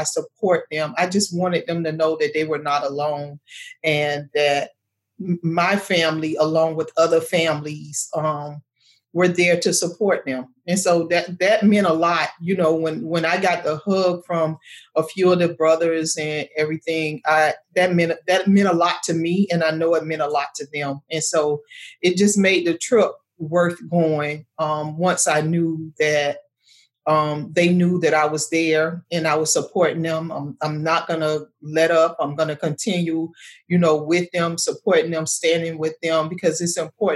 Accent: Miami, Florida, United States; Yes. Yes. I love it here, my hometown.

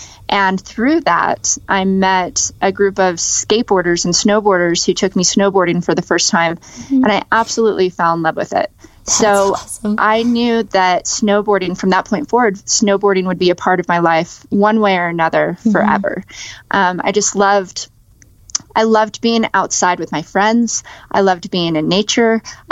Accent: Las Vegas, Nevada, United States; So, I grew up in Las Vegas, and that's where I was born and raised.

